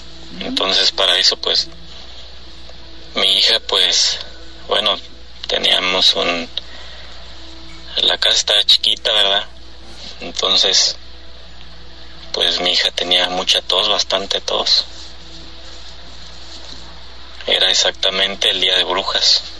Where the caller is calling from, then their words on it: San Felipe, Guanajuato, Mexico; soy de San Felipe, Guanajuato.